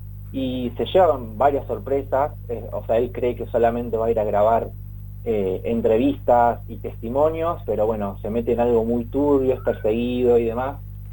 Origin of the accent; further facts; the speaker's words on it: Los Molinos, Córdoba, Argentina; a mí la verdad me gusta mucho trabajar con, bueno, con la gente de mi pueblo. Yo hice muchos años teatro ahí en Los Molinos